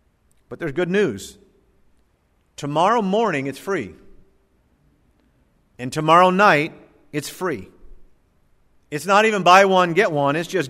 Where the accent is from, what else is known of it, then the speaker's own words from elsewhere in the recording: India; accent: Indian; I don't know. That's my Indian accent. It probably sounds Russian.